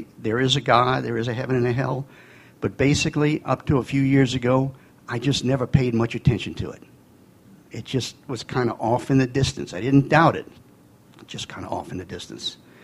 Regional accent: Irving, Texas, United States; born there; I was born in 1951 in Irving, Texas. I was one of six kids. I have three brothers, two sisters.

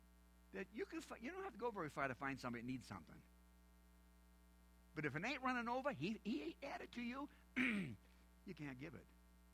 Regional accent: New Hampshire, United States; Well, I talk funny. I'm from New Hampshire.

